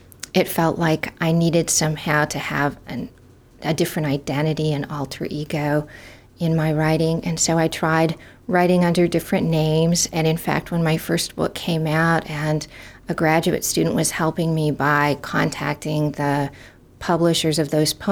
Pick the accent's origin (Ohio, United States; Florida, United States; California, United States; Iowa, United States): Iowa, United States; I grew up in Northwest Iowa, and my high school English teacher took us on a field trip to Lincoln, Nebraska